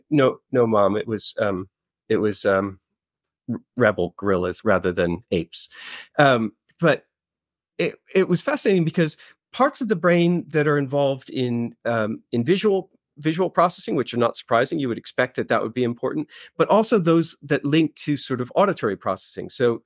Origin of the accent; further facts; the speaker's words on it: United States; now in United Kingdom; I'm an American living in Britain, so bollocks is a phrase that just makes me laugh.